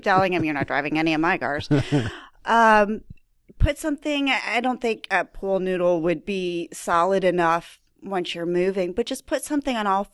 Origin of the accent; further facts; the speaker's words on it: Roswell, United States; I'm from Roswell, so it was probably a little more rural back then. We used to have cows.